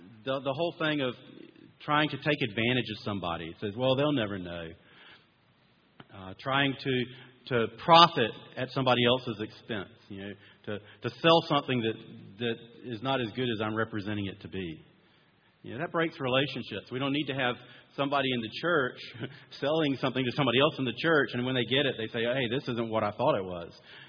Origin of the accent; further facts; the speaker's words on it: North Carolina, United States; I grew up in North Carolina.